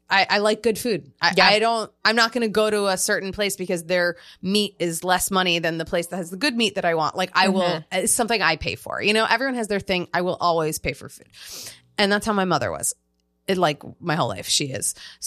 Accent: Philadelphia, Pennsylvania, United States; And I'm from Philadelphia. So we were like, let's go to Philly.

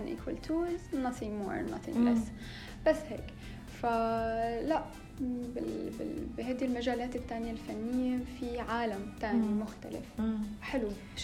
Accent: Syria; انا من سوريا، من نصي حمصي ونصي من الشام

